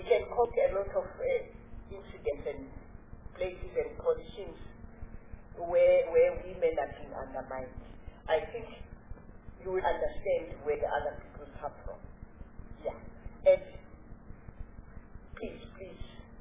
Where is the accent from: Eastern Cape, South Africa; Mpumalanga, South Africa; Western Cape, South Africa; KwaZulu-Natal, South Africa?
Eastern Cape, South Africa; Stutterheim; also born or lived in King William Town / Shilanda; I was brought up by a Scottish people, Mr. Galloway and Mrs. Galloway in Stutterheim, and King William Town. I was born in Shilanda.